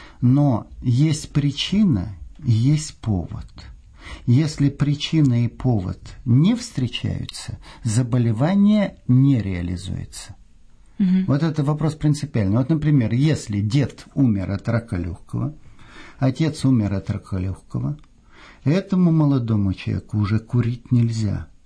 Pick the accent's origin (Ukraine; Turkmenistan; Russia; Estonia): Estonia; Я вырос в Эстонии